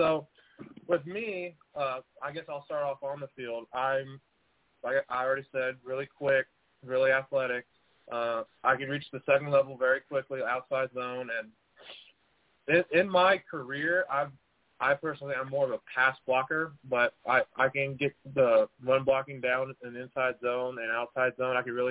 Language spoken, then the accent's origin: English; San Angelo, Texas, United States; I played my last two at 2 years of eligibility at Angelo State, my hometown college.